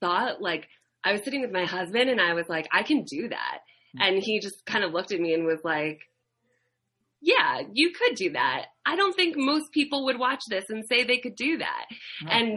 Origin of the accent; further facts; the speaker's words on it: Philadelphia, Pennsylvania, United States; I didn't. I'm from Philadelphia originally.